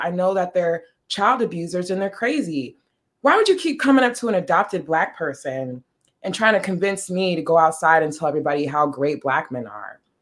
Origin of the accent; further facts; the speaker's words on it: Chicago, Illinois, United States; born there; I was born in Chicago.